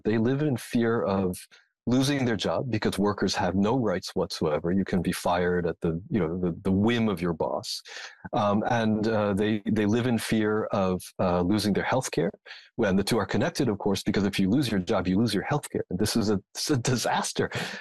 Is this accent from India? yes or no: no; United States; moved away; You know, when I was younger, I lived in the United States. This is, of course, obvious from my accent.